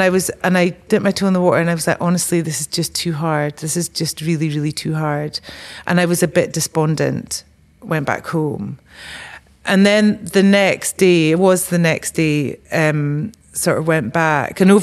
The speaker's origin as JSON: {"language": "English", "region": "Scotland", "country": "United Kingdom", "also_born_or_lived": "Bristol", "lives_now": "Cumbria, United Kingdom", "said": "I moved to Cumbria from Bristol. So I'm from the northeast of Scotland. So when I was wee, I used to get put into, you know, bodies of water"}